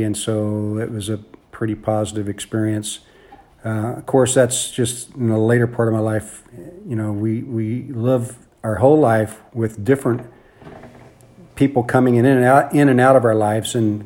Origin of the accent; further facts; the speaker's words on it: San Antonio, Texas, United States; And then as growing up in San Antonio, I guess is the rest of my childhood memories